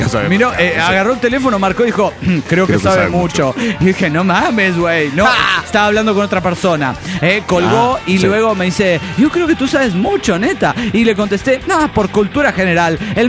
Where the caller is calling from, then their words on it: Caracas, Capital District, Venezuela; de Caracas, Venezuela.